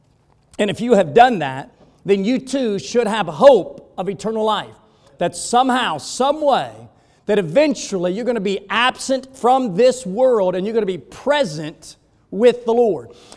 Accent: Alabama, United States; I'm from Alabama. They say amen.

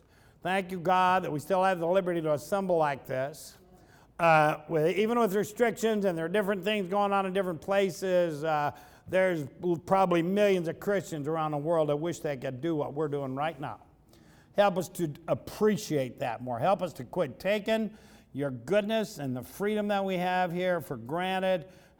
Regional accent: Ohio, United States; I mean, we're from Ohio. What are we doing in Hawaii anyway?

